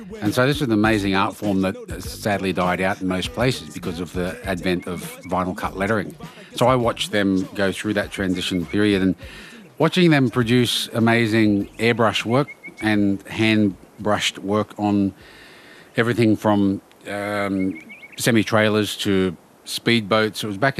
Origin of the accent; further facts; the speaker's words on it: Sydney, New South Wales, Australia; I'm an artist from Western Sydney. I'm a Koori. My old people come from Jerseyville and Kempsey, we're Nungadi. And the other old people from my mother's side of the family come from Ireland.